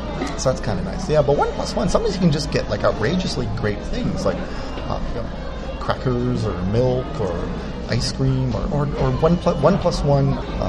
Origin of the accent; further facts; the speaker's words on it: Montreal, Quebec, Canada; and I grew up in Montreal, so you have to play hockey.